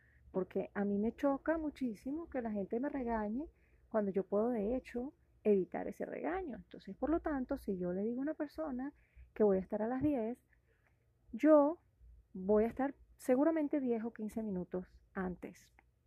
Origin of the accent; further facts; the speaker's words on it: Caracas, Capital District, Venezuela; Yo soy caraqueña, soy venezolana